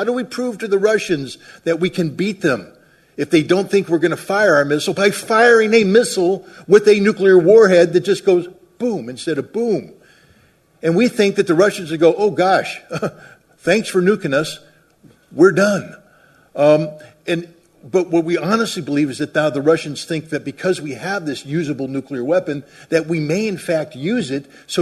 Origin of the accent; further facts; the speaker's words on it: Germany; I grew up in Germany next to a nuclear weapons storage facility.